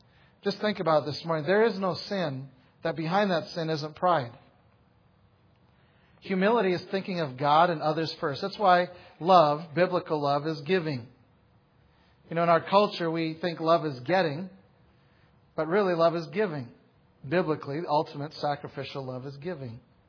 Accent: Saskatchewan, Canada; I'm from Saskatchewan.

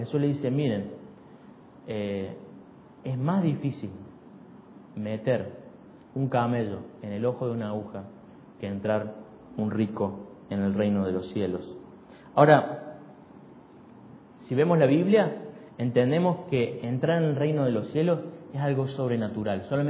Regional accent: Argentina; uno de los más claros ejemplos que hemos vivido como argentinos fue en el 2001.

